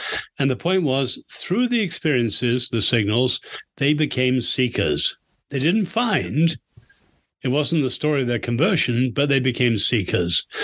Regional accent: England, United Kingdom; moved away; also born or lived in China; So I was born in China to medical missionary parents. But when the revolution came, after 2 years, I was there 2 years under the Reign of Terror, my parents were allowed to send me home. I was 10, to England. And I went to school and then university in England.

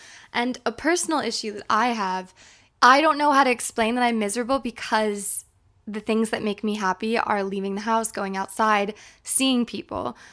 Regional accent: East Coast, United States; born there; I don't know whether or not that's due to being an American, someone born on the East Coast, someone born in the late 90s.

